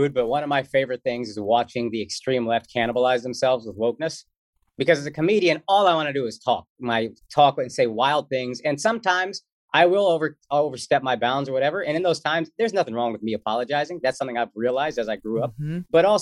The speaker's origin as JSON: {"language": "English", "region": "Texas", "country": "United States", "tie": "born or raised there", "said": "And I realized, again, I grew up in Texas. I thought everybody loved sports."}